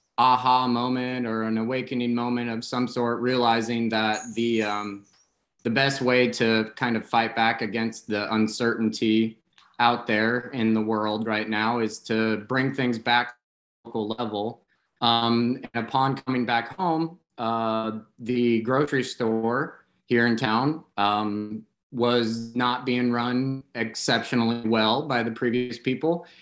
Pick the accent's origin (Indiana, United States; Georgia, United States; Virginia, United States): Indiana, United States; Fowler; The campaign is to raise funds for the grocery store in my hometown. I'm in Fowler, Indiana.